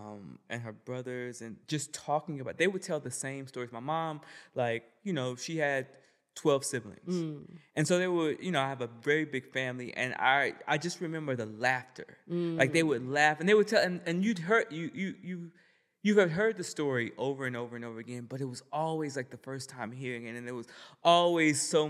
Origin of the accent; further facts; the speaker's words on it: South Carolina, United States; I'm from South Carolina. In South Carolina is a big tradition, the tradition of Sunday dinner